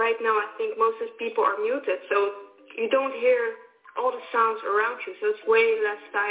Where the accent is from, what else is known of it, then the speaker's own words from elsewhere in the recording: Netherlands; I'm from the Netherlands. I live in Gouda.